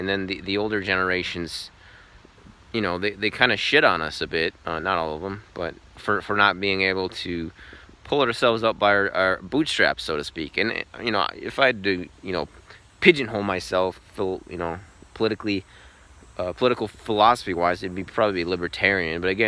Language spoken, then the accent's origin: English; Wisconsin, United States; I'm from Wisconsin, by the way. … I'm 25, so I'm somewhat of a young buck still here.